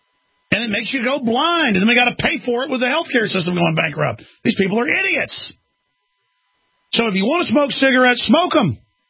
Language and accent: English; Dallas, Texas, United States; born there; I was born in Dallas.